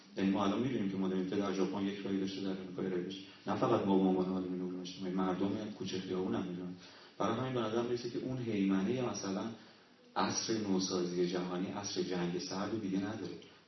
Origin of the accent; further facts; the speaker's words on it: Iran; من حداقل حتی به عنوان یک ایرانی